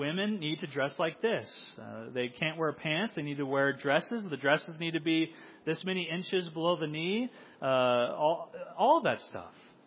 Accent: Springfield, Missouri, United States; also born or lived in Iowa; And I'm from right around here. I was born and raised in Iowa. I grew up in Springfield, Missouri. I consider this place my home.

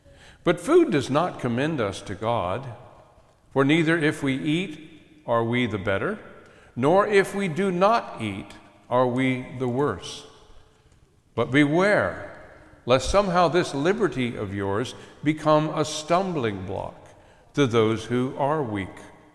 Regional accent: Miamisburg, Ohio, United States; also born or lived in Kettering; When I was growing up in Miamisburg, Ohio, actually even earlier than that, in Kettering, Ohio, when I was a child, we attended an American Baptist church.

